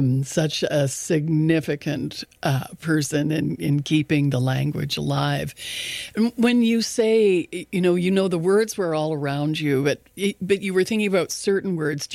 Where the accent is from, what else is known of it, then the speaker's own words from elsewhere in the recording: Ottawa, Ontario, Canada; And I think I came from Ottawa, Algonquin territory